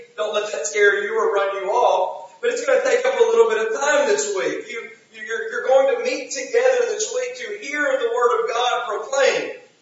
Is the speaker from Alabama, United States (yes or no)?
yes; Alabama, United States; because I am an Alabama fan, because I am from Alabama, right?